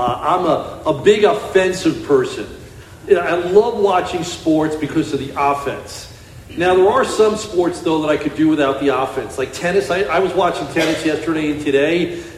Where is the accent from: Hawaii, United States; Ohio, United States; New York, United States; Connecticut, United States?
New York, United States; Even though I'm from New York, I loved Lawrence Taylor